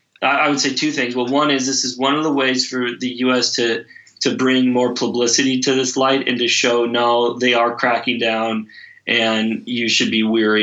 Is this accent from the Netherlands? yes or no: no; United States; You know, I grew up in the United States, and I was used to meeting men from Mexico that had come across the border